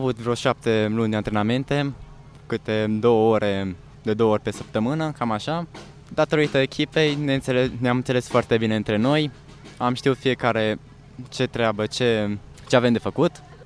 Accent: Brădet, Covasna County, Romania; am 17 ani și sunt din Brădet, din Întorsura Buzăului.

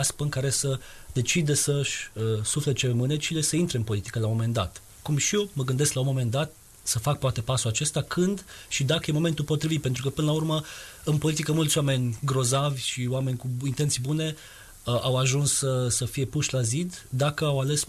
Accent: Romania; now in Belgium; eu am spus că sunt de vină din România, dar locuiesc în Belgia

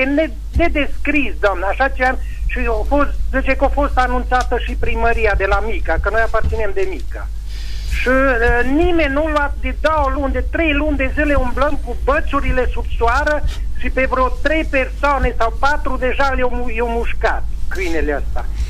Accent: Căpâna de Sus, Romania; Eu sunt de aici din Căpâna de Sus.

